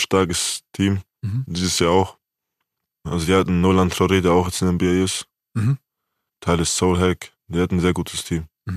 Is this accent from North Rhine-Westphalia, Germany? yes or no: no; Munich, Bavaria, Germany; als Münchner Kind